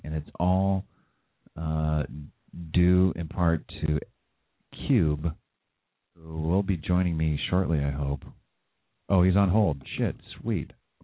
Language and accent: English; San Jose, California, United States; there's some shit that's been going down in my hometown of San Jose